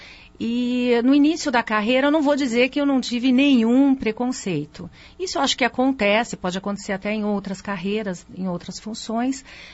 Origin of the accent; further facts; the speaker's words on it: São Paulo, Brazil; born there; Eu nasci em São Paulo.